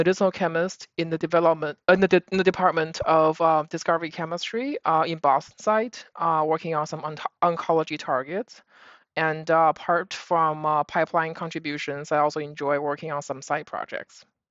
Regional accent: Beijing, China; moved away as an adult; now in United States; So I was born and raised in Beijing, China.

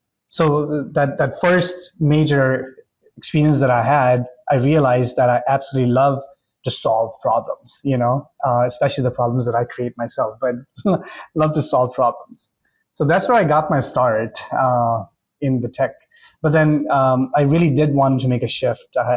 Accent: Karachi, Sindh, Pakistan; moved away as an adult; now in United States; I was born in Karachi in Pakistan. I moved to States for schooling and somehow landed in insurance.

